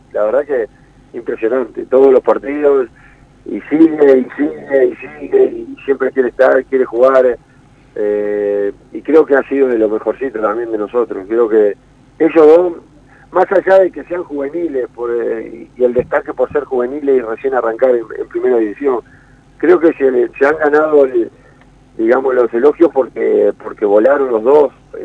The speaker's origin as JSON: {"language": "Spanish", "country": "Uruguay", "said": "Eso no va a cambiar porque tenemos sangre, porque somos uruguayos y porque nos gusta jugar."}